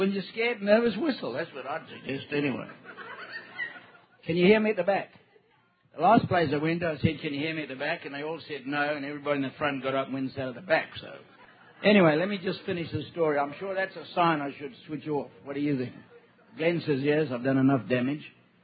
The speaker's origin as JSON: {"language": "English", "region": "Scotland", "country": "United Kingdom", "said": "And I'm Scottish. I want my $20."}